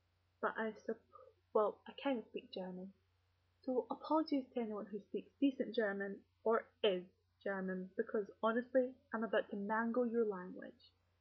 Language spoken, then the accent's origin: English; Edinburgh, Scotland, United Kingdom; Anyway, I'm from Edinburgh, which is in Scotland, which is definitely separate from England